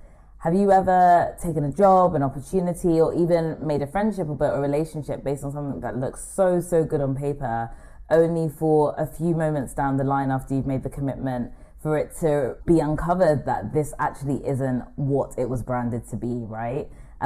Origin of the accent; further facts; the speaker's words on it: Nigeria; I'm Nigerian